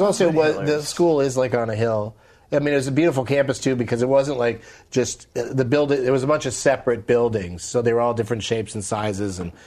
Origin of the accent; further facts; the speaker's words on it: San Diego, California, United States; San Diego, yeah.